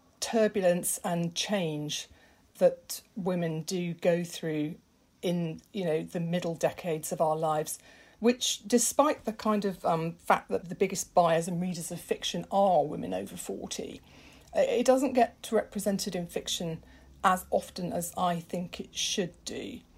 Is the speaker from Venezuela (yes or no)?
no; United Kingdom; I mean, although I am British, the French side of my life has been so kind of almost dominant